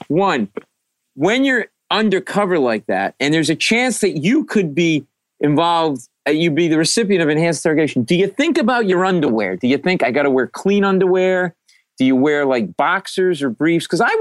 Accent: Rhode Island, United States; I'm Italian from Rhode Island.

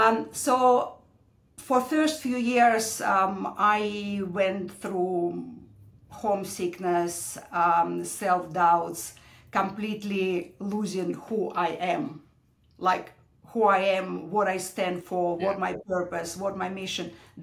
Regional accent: Russia; English is a second language; moved away as an adult; now in Australia; Originally, I came from Russia.

